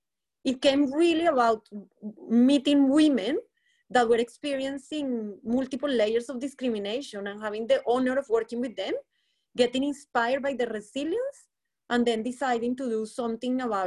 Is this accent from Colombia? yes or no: yes; Colombia; English is a second language; now in United Kingdom; I'm a migrant from Colombia.